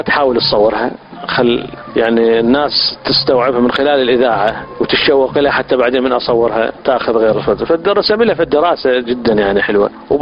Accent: Iraq; بين أهلي وبين بغداد مسافة عدد قليل جدا من الكيلومترات إلى بغداد

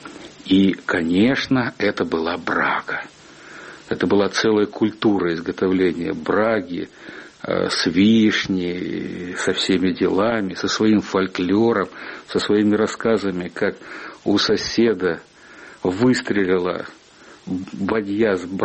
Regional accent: Urals, Russia; born there; Я родился на Урале в маленьком рабочем поселке, который возник еще в 30-е годы XVIII века, но уж так складывалась его судьба, что он всегда развивался в годы войны.

